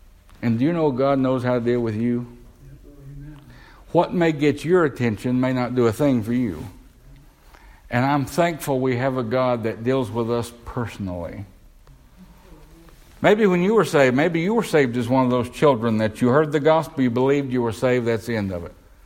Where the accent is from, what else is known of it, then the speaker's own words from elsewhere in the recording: the South, United States; I'm from the South, so I can say this. Down South, sometimes you put too much emphasis on the emotion.